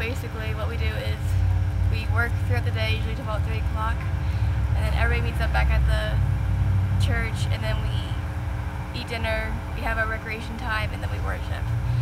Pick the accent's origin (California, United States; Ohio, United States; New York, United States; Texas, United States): Texas, United States; Round Rock; I'm from Round Rock, Texas.